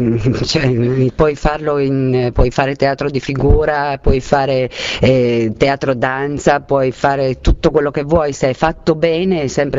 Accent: Friuli-Venezia Giulia, Italy; io sono friulana e ho recitato anche in friulano

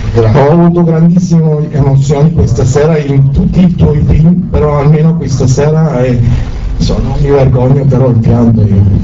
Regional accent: Istanbul, Turkey; Italian is a second language; moved away as an adult; now in Trieste, Italy; sono turco, anch'io, sono di Istanbul, famiglia un po' mia storia, anche sua storia, io sono nato in Turchia, ho vissuto 20 anni meravigliosi e poi 35 anni vivo qua a Trieste

